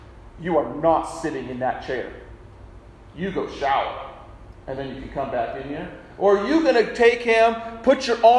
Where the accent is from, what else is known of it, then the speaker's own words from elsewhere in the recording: California, United States; I was from California before I came up here. And I was involved in some big churches there.